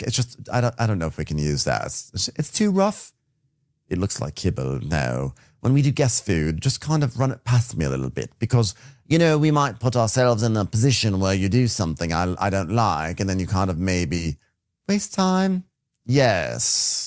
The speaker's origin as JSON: {"language": "English", "region": "New York", "country": "United States", "accent": "New York", "said": "And I'll just say water five more times for people who like hearing my New York accent."}